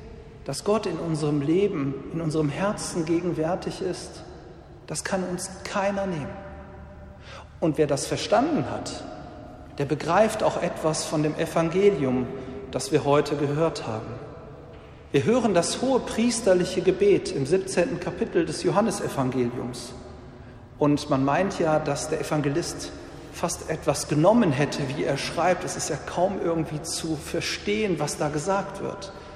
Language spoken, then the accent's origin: German; Velbert, North Rhine-Westphalia, Germany; es stammt aus meiner Heimatgemeinde in Velbert, in St. Antonius in Tönnesheide